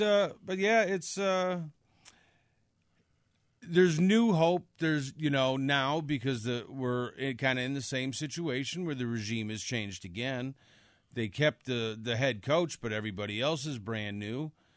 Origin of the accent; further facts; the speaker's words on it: Chicago, Illinois, United States; my problem was growing up in Chicago, it was always the Bears games that were on.